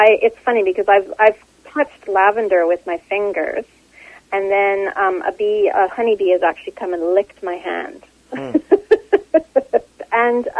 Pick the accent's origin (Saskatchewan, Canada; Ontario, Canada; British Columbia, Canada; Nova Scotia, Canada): Saskatchewan, Canada; I grew up in Saskatchewan in the middle of the prairies, and I was lucky enough to live by a lot of wildflowers in the pasture nearby.